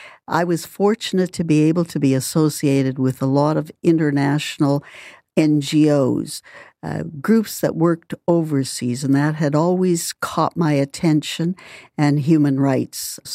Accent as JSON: {"language": "English", "region": "Saskatchewan", "country": "Canada", "said": "I'm from Saskatchewan."}